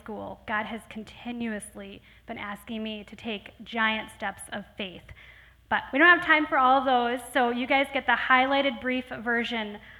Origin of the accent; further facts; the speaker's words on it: New York, United States; Now, I'm from Northern New York, so that in itself was a really big step for me.